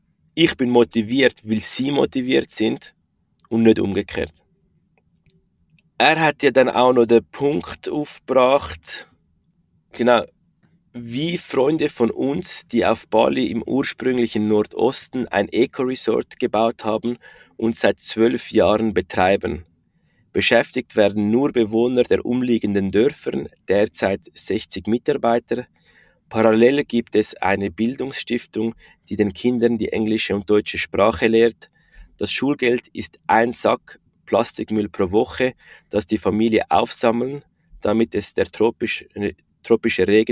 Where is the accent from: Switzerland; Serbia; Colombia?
Switzerland; dass wir jetzt da als Schweizer auch in diesen Ländern sollen leben und das mit ihnen umsetzen.